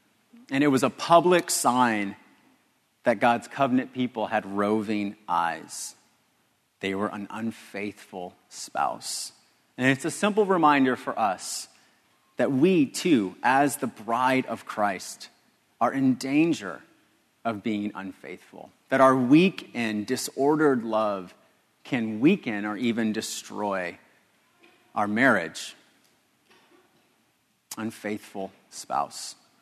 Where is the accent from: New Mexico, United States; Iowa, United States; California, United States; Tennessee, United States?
California, United States; Los Angeles; I'm from Los Angeles. It'd be the equivalent of naming my son Bakersfield.